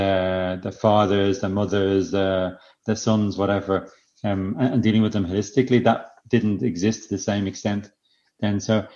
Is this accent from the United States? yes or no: no; Ireland; As an Irish Catholic, I feel guilty for everything